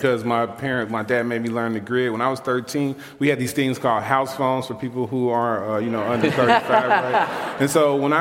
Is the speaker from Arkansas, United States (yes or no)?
no; Chicago, Illinois, United States; Born and raised in Chicago. Been in the Arvin Gresham neighborhood my whole life. Thank you. Thank you. I grew up in a bungalow, live in a bungalow right now.